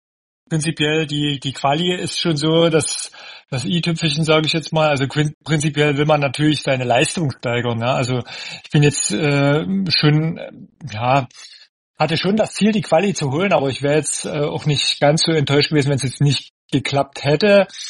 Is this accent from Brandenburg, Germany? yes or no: no; Neustadt in Sachsen, Saxony, Germany; ich komme aus Neustadt in Sachsen und mache Triathlon jetzt so, 10 Jahre lang